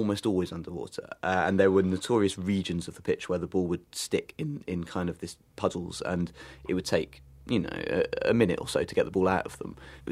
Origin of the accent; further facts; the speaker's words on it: England, United Kingdom; And I burnt terribly, as any Englishman would in those conditions.